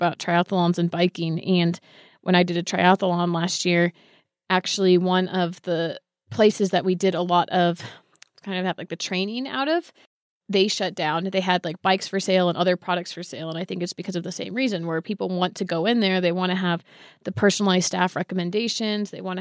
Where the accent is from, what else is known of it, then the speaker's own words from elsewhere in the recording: California, United States; I'm assuming it's because I grew up in the Bay Area